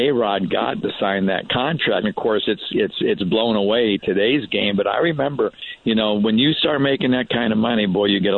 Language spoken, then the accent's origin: English; Colchester, Connecticut, United States; I had a person reach out from Colchester, Connecticut, my hometown, and just said, hey, wanted to say hello